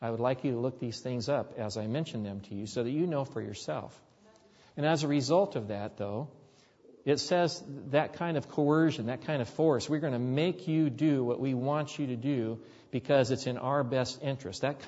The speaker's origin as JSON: {"language": "English", "country": "United States", "said": "I will salute the flag because I'm an American citizen, and I love my country."}